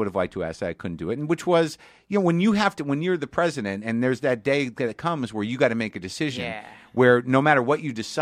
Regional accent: United States; look, I'm an American person.

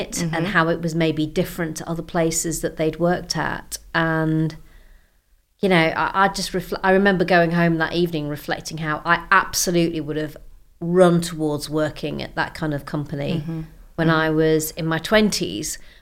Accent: Sheffield, Yorkshire and the Humber, United Kingdom; now in London, United Kingdom; I grew up in and around Sheffield. I live in London.

